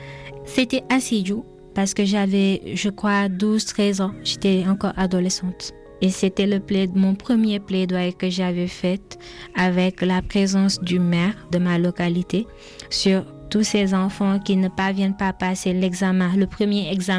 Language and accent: French; Sédhiou, Senegal; Je suis née et j'ai grandi en Casamance, en particulier dans la région de Sédhiou.